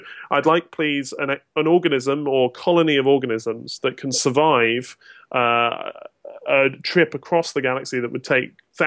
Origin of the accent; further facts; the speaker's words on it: South West England, United Kingdom; now in Oxford, United Kingdom; I grew up in Devon, which is full of good folk music, and I now live in Oxford